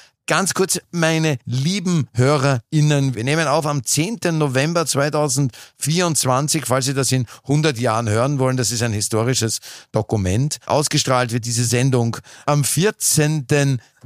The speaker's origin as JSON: {"language": "German", "country": "Switzerland", "said": "Als Schweizer"}